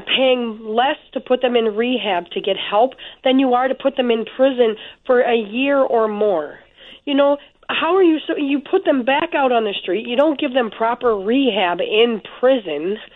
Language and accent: English; Wisconsin, United States; I'm from Wisconsin.